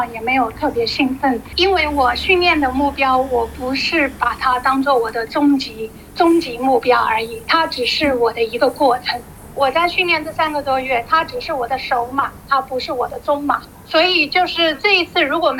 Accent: Perth, Western Australia, Australia; moved away as an adult; 我是2年前从珀斯来的。

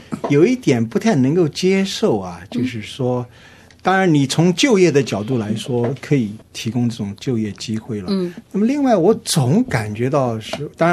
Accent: China; now in Australia; 他说这个我们中国人啊，这个卫生习惯怎么不行啊

